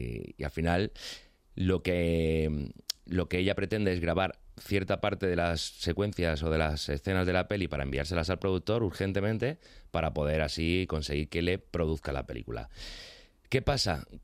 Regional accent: Valencia, Valencian Community, Spain; now in Madrid, Spain; En muchas cosas soy muy madrileño. Y de hecho, incluso antes de llegar a Madrid, yo creo.

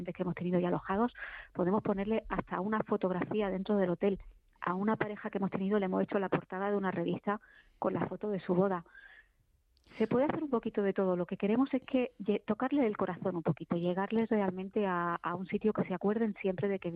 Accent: Spain; también como españoles

